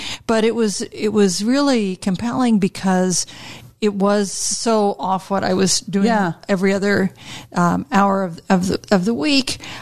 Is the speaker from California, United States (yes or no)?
no; Wichita, Kansas, United States; Was born and raised in Wichita. And in fact, when I went to Northwestern to start my freshman year, it was the first time I had spent a night outside of Kansas.